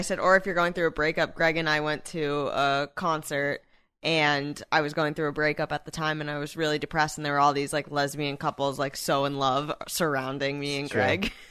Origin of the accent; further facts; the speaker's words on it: New Hampshire, United States; I'm from New Hampshire. Shout out.